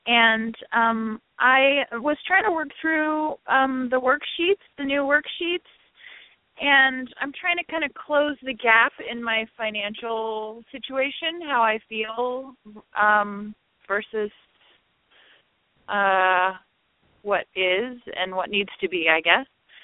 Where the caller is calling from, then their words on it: Sacramento, California, United States; I'm in California, Sacramento, California.